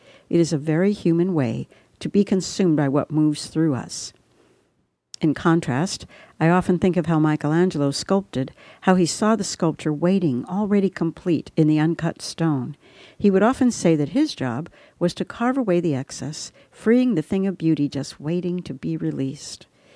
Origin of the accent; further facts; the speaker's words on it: Dallas, Texas, United States; Having been born and raised in Dallas, Texas, I was no stranger to heat, traffic, and noise.